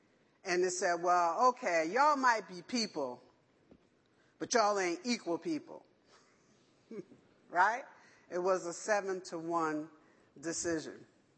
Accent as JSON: {"language": "English", "region": "Connecticut", "country": "United States", "tie": "born or raised there", "said": "I was born and raised in Connecticut"}